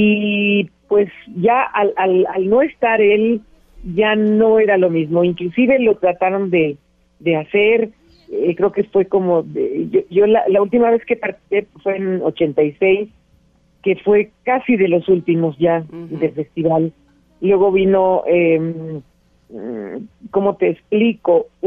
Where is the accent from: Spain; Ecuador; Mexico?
Mexico; Mérida, Yucatán; born there; Casualmente en la tierra donde nací, en Mérida, Yucatán